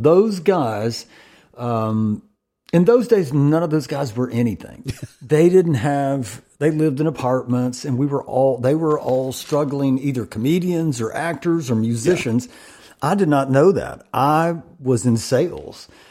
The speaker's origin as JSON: {"language": "English", "town": "Murfreesboro", "region": "Tennessee", "country": "United States", "tie": "born or raised there", "said": "the story is I was born and raised in Murfreesboro, when Murfreesboro had 20,000 people"}